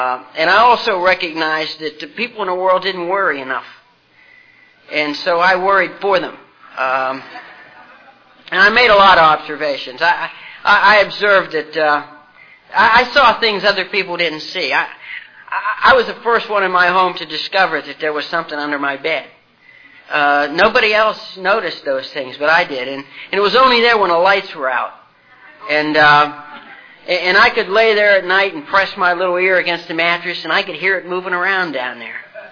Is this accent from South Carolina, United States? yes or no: no; Martins Ferry, Ohio, United States; born there; I was born in the Ohio Valley, a little town called Martins Ferry, and I was the second child and the oldest son in a family of 11 children. I'm Irish.